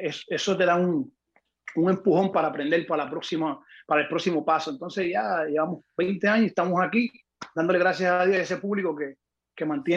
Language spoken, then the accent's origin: Spanish; Naguabo, Puerto Rico; yo soy de Puerto Rico, del pueblito de Nahuabo, le dicen el pueblo de Chumbao. Es al lado de Humacao. Me crié con mis abuelos hasta los 13 años. Vengo de una familia súper humilde, músico, todo el mundo es músico